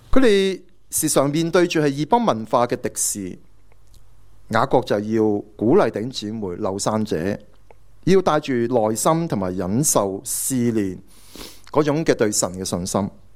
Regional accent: Hong Kong; 有时我们香港人，我们都会有时候有些不舒服，撞亲淤了少少，可能都会搽啲铁打酒

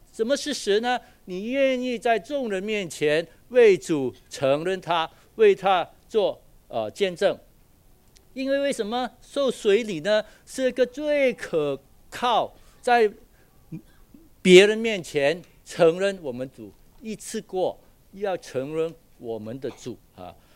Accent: Guangdong, China; 好像我们广东人说啊

